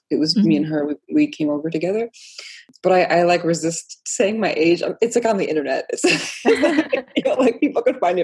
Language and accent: English; Poland; born there; first language Polish; English is a second language; moved away; I mean, I was born in Poland. So I spoke Polish as my first language.